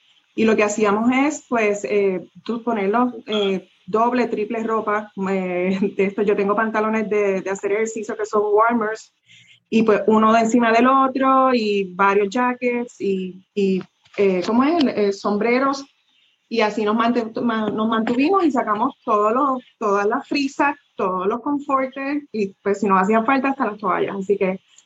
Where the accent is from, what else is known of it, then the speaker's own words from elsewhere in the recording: Puerto Rico; es algo que nos hace puertorriqueños